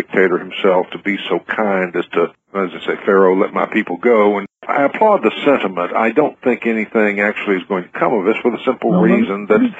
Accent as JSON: {"language": "English", "region": "North Carolina", "country": "United States", "tie": "born or raised there", "said": "including, I believe, my home state of North Carolina, if memory serves, actually seceded from the Union"}